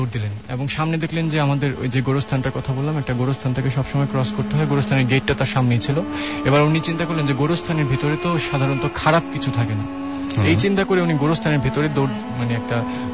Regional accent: Narayanganj, Dhaka Division, Bangladesh; আমি নারায়ণগঞ্জ থেকে আসছি।

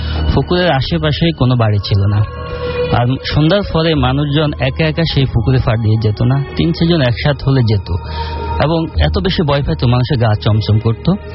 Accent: Daganbhuiyan, Chittagong Division, Bangladesh; now in Dhaka, Bangladesh; আমার বাড়ি ফেনী জেলার দাগনভূঞা থানা গোবিন্দপুর গ্রামে। আমি এসেছি মূলত ঢাকা নয়াপল্টন থেকে।

